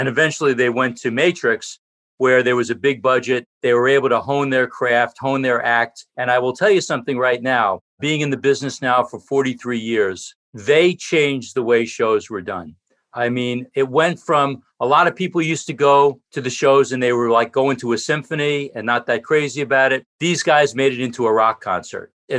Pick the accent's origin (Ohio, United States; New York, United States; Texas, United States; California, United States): New York, United States; New York City; Well, I was brought up in New York City. I'm a third generation New York City guy. My grandparents were born in the city.